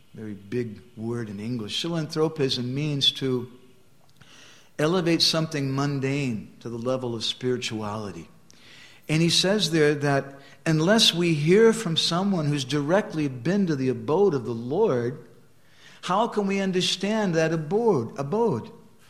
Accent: Colorado, United States; born or raised there

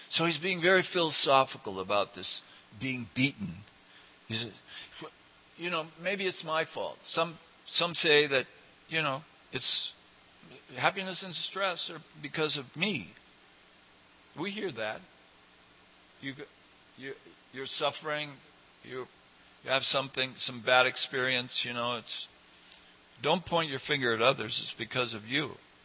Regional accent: Oregon, United States; Oh, and I'm from Oregon. In Oregon, we're very conscious about these kind of things.

